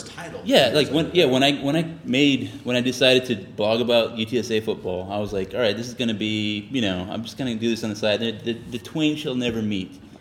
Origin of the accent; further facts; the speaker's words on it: San Antonio, Texas, United States; You know, it's my hometown, so I was like, well, I can root for them